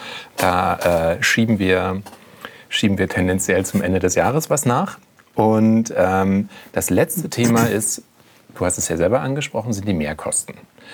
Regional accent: Berlin, Germany; ich bin als Berliner Pflanze... Ich wohne in Prittishain

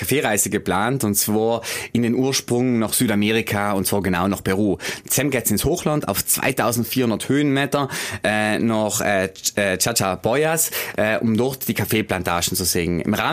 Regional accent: Trentino-Alto Adige, Italy; wir als Südtiroler

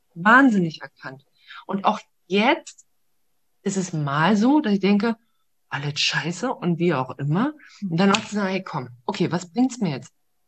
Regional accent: East Germany, Germany; Ich bin in den Nachwehen der DDR groß geworden.

